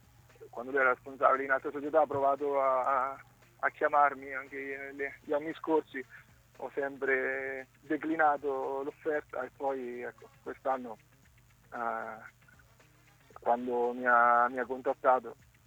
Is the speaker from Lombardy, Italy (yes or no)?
no; Montefano, Marche, Italy; in passato ho iniziato nella squadra del mio paese, a Montefano